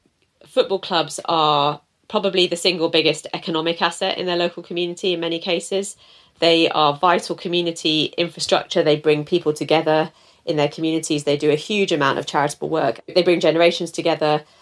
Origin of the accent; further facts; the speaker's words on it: Wimbledon, London, United Kingdom; Yeah, so I grew up in Wimbledon